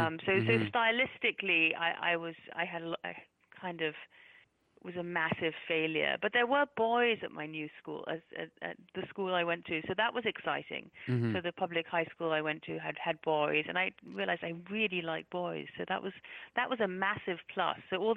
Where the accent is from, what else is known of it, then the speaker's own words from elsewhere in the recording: United Kingdom; now in United States; But I think I was just slightly too old to lose my accent when I moved. And then I'm also, I think, in my mind for a long time thought I was moving back to the UK.